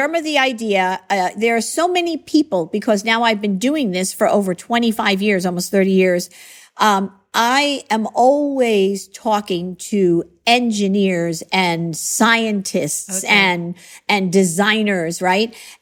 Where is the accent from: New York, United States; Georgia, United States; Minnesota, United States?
New York, United States; I grew up a little bit outside of New York on Long Island.